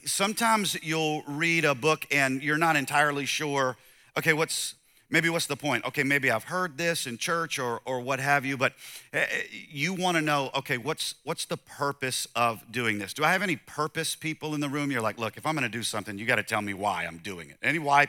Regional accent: the South, United States; And I'm from the South, and so it's like 95 degrees outside with 1,005 humidity, just ridiculous.

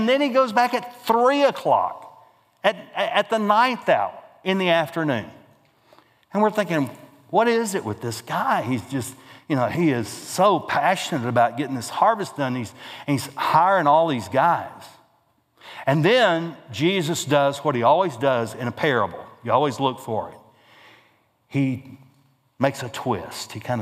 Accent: Groves, Texas, United States; I grew up in Groves, Texas, and met my wife here

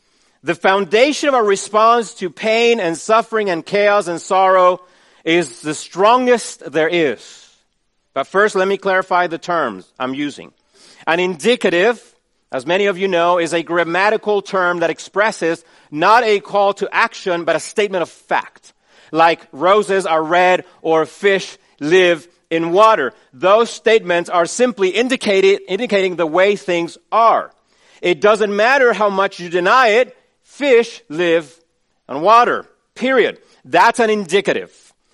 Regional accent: Chile; Growing up in Chile, I lived through many earthquakes.

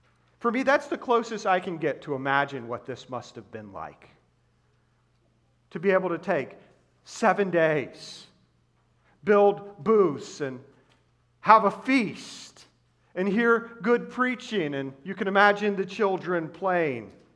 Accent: Denver, North Carolina, United States; In the town that I grew up in Denver, North Carolina, they had this thing called Rock Springs Campground.

